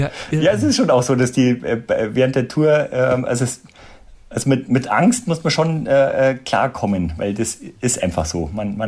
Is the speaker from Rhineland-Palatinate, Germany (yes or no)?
no; Bavaria, Germany; born there; also ich bin hier in Bayern geboren.